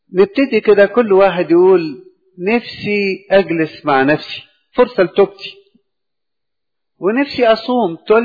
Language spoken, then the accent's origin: Arabic; Egypt; كأقباط ولا كمصريين ككل ولا كشرقيين ككل